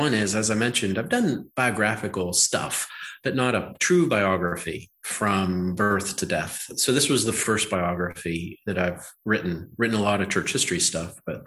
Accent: Pennsylvania, United States; accent: Western Pennsylvania; So I grew up in Western Pennsylvania. Wow. I speak with the Western Pennsylvania accent. You know, I've got the dialect.

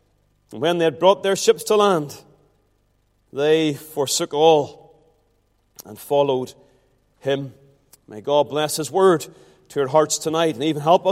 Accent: Ballymena, Northern Ireland, United Kingdom; Now, whilst I was born and bred in Ballymena, a somewhat agricultural town

